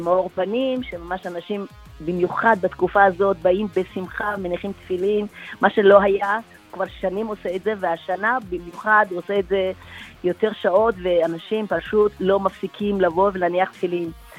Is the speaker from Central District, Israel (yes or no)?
yes; Netanya, Central District, Israel; טוב, אנחנו מנתניה.